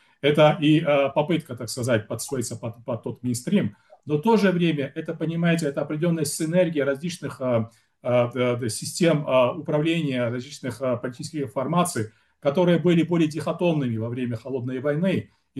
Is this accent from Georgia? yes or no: yes; Georgia; это тот вопрос, на который должны ответить по мере возможности не только мы, грузины, но и западная цивилизация в то же время